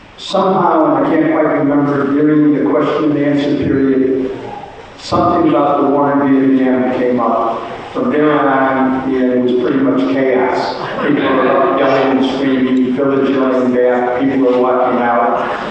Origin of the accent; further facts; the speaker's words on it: Waterbury, Connecticut, United States; I come from Waterbury, Connecticut, one of Phil's least favorite cities.